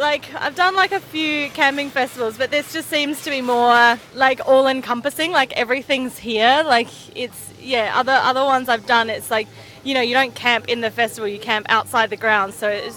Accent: Australia; Australia.

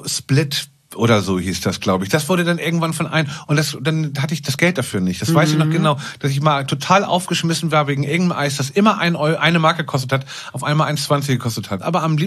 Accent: Hamburg, Germany; born or raised there

